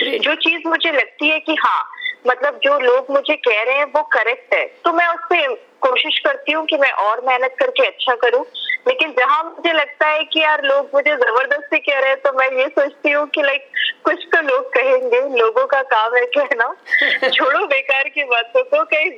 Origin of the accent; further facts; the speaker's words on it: Raipur, Chhattisgarh, India; मैं रायपुर छत्तीसगढ़ से हूँ तो वहां पर हमारा एक शो हुआ था